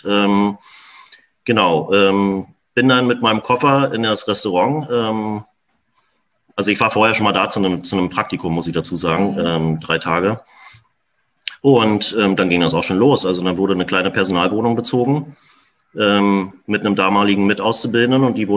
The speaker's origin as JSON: {"language": "German", "region": "Berlin", "country": "Germany", "tie": "born or raised there", "said": "also ich bin ja in Berlin geboren, groß geworden, zur Schule gegangen und war auch gerne Berliner lange Zeit."}